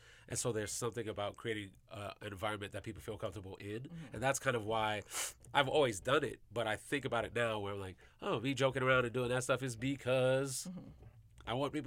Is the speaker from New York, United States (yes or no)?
yes; New York, United States; I'm a big Knicks fan because I'm from New York